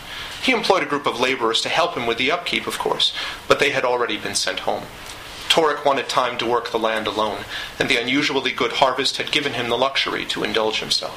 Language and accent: English; East Coast, United States; I'm happy to start it out in Seattle, even though I am myself from the East Coast.